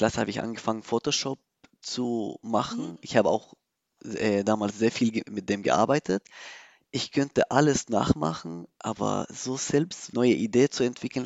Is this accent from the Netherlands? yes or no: no; Syria; German is a second language; also born or lived in Turkey; now in Germany; Oktober, bin ich nach Deutschland angekommen. Davor habe ich in der Türkei für 8 Monate gelebt. Mhm. Und noch früher war ich noch in Syrien. Mhm. Genauso, ich komme ursprünglich aus Syrien.